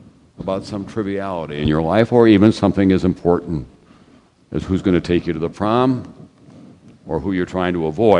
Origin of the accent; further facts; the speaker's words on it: South Dakota, United States; I'd gotten all the honors that you could possibly hope for in my home state of South Dakota.